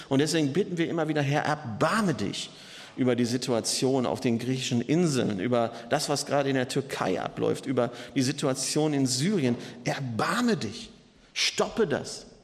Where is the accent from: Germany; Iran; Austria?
Germany; Wir sind ja als Deutsche sind wir sogar Brotweltmeister.